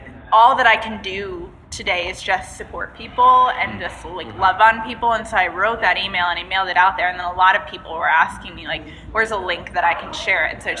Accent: Connecticut, United States; now in Atlanta, United States; Thank you. I'm from Connecticut originally.

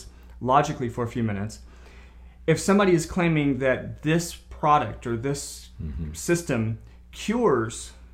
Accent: the South, United States; I'm from the South, and have a lot of family members.

